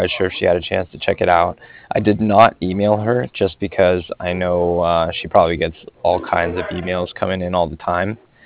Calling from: Cardiff, Wales, United Kingdom

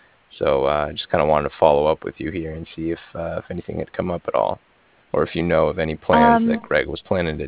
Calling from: Cardiff, Wales, United Kingdom; I was calling from Cardiff

